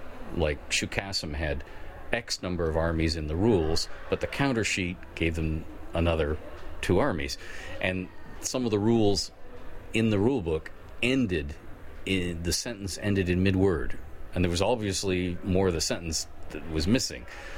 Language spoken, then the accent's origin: English; Canada; Well, I'm a Canadian. I'm 51 years old.